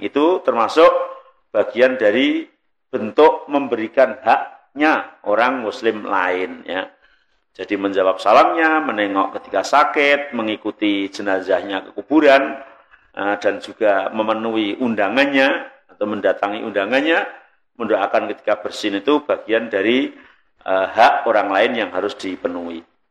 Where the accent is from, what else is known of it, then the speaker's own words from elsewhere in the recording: Semarang, Central Java, Indonesia; kok kayak enggak seperti di kampungku ya. Kalau di Semarang itu siapapun yang meninggal yang namanya mikul itu mesti rebutan gitu ya.